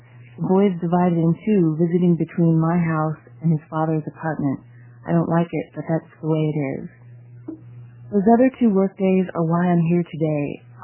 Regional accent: Portland, United States; Portland.

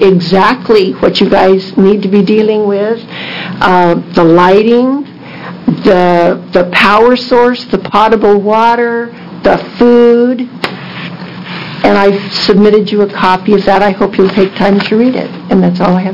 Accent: Medford, Oregon, United States; I'm from Medford, Oregon, so I've really traveled.

